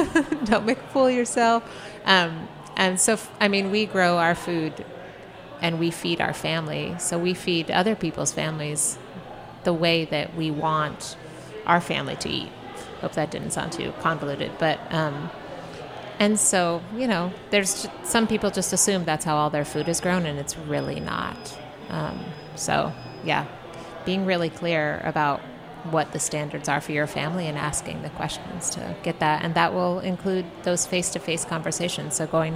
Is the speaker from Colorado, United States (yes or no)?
yes; Denver, Colorado, United States; I grew up in Denver, you know